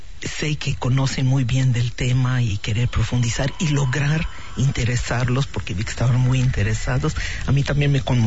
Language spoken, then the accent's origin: Spanish; Spain; como españoles tenemos que saber